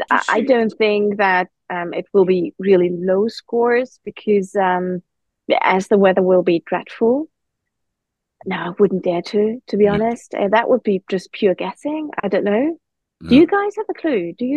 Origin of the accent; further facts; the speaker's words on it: Hamburg, Germany; English is a second language; also born or lived in West Kilbride, United Kingdom / Boston, United States; No, I'm from Germany. I'm from Hamburg. But I learned my English and my Scottish and my golf in West Kilbride in Ayrshire.